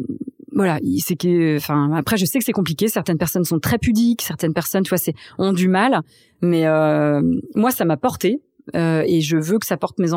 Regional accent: Reims, Grand Est, France; Donc j'ai grandi à Reims. On habitait dans un petit village dans la montagne de Reims qui s'appelait Chigny-les-Roses.

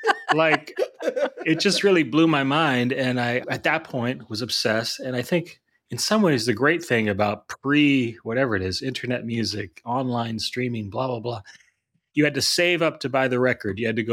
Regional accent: Boston, Massachusetts, United States; I grew up in Boston, Hampton Beach. So semi-trashy beachfront area.

